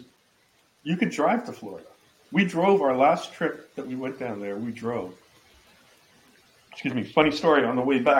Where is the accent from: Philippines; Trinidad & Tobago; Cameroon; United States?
Trinidad & Tobago; born there; I was born in Trinidad, and I'd go back there a lot.